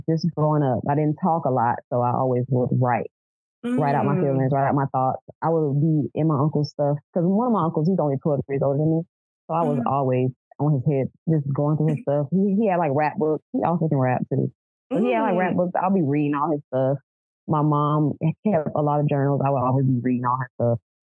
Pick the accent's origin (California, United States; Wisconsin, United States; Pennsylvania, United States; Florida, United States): Florida, United States; Jacksonville; Well, I'm from Jacksonville, Florida. That's like in North Florida.